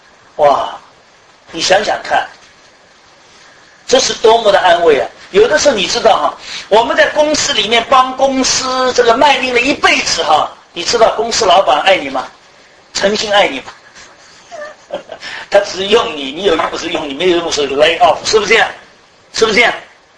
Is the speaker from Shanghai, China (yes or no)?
yes; Shanghai, China; 我们上海人最会了，最会了，是吧？